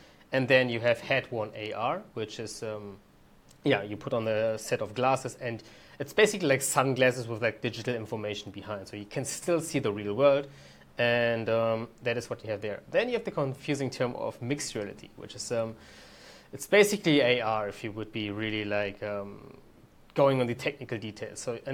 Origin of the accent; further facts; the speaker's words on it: Berlin, Germany; I'm born and raised in Berlin, and my parents are from India. They moved here 30 plus years ago, and I've been here all my life